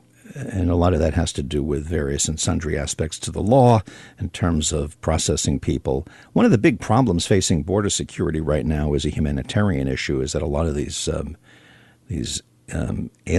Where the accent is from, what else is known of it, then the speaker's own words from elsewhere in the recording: New York, United States; When I grew up in New York and the Northeast.